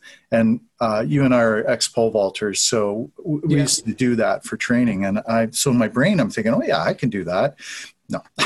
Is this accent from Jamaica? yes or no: no; Manitoba, Canada; I'm a Canadian and I'm sitting here right now in Winnipeg, Manitoba, Canada.